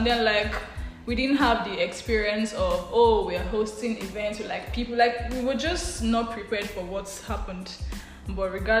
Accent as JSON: {"language": "English", "country": "Nigeria", "said": "I'm a Nigerian, man."}